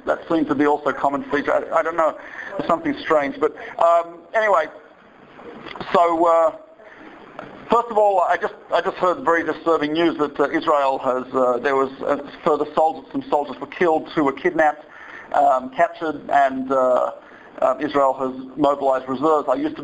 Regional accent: Australia; I'm from Australia, as you may hear from the accent, which is, I believe, also south of the Mason-Dixon line

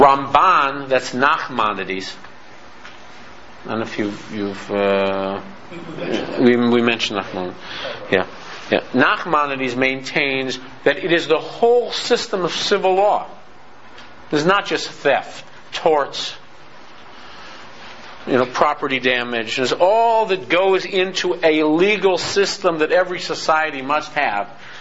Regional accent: Oak Park, United States; You know, I come from Oak Park, so it's fairly big.

